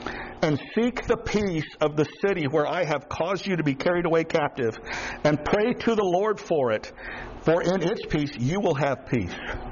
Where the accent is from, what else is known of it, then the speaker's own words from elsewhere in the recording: Florida, United States; I am from South Florida, 40 days a year over 110. But I've come to love this place where God has placed me.